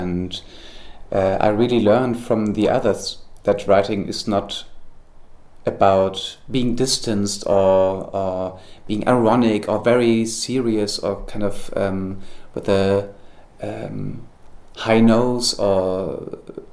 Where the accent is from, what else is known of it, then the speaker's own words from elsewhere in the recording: Hamburg, Germany; English is a second language; now in Berlin, Germany; I live in Berlin. Originally, I'm from Hamburg